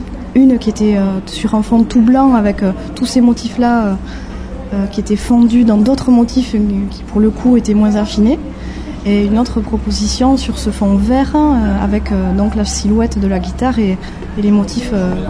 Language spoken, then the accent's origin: French; Irouléguy, Nouvelle-Aquitaine, France; je suis originaire d'Irulegui et j'habite à Biarritz.